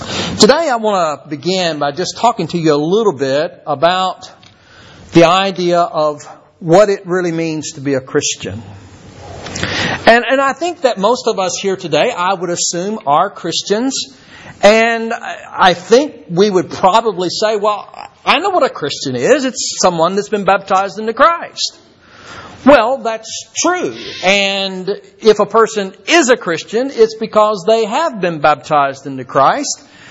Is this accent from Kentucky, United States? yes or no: yes; Louisville, Kentucky, United States; also born or lived in Lebanon; I was born in Lebanon, Kentucky, raised there until about third grade. Then my dad got a job in Louisville and spent the rest of my time growing up in Louisville.